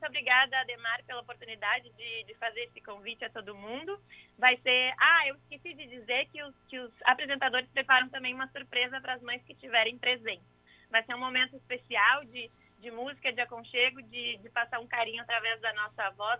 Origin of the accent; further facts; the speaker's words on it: Porto Alegre, Rio Grande do Sul, Brazil; sou aqui de Porto Alegre.